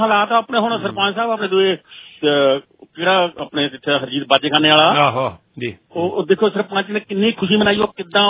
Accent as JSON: {"language": "Punjabi", "town": "Dhameli", "region": "Punjab", "country": "India", "tie": "born or raised there", "said": "ਸਾਡੇ ਪਿੰਡ ਤਿੰਨ ਖੜੇ ਸੀ ਭਾਜੀ ਡਮੇਲੀ ਪਿੰਡ ਆ ਮੇਰਾ"}